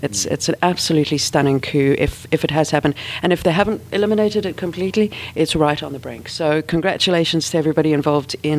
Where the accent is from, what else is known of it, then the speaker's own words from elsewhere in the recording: South Africa; Growing up in South Africa, as I did, we still occasionally saw cases of it there.